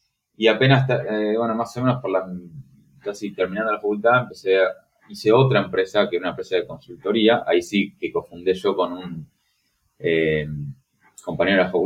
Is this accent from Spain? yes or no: no; Buenos Aires, Argentina; born there; nací en Buenos Aires, tengo 40 años, así que nací en el 80